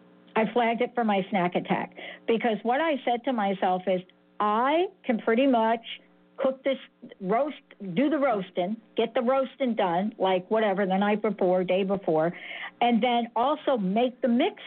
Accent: Bronx, New York, United States; Uncle Ralph in the Bronx, we're from the Bronx

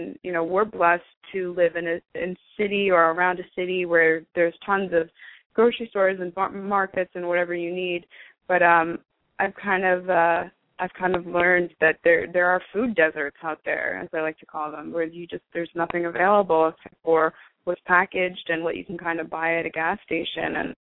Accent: New York, United States; I grew up in New York. So, and not in, like, 30 miles north of New York City, so nowhere close to kind of, like, real rural farmland.

